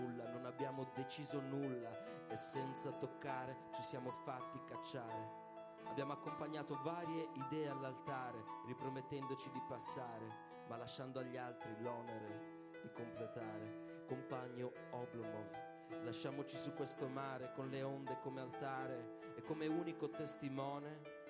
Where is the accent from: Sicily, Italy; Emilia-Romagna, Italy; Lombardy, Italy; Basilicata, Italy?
Basilicata, Italy; Io sono lucano, come avrete capito, cioè sono di origini lucane, come avrete capito.